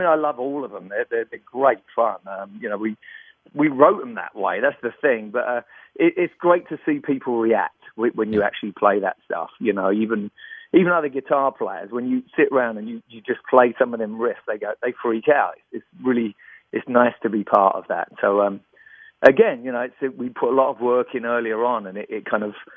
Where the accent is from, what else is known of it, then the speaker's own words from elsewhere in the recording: London, United Kingdom; I'm from London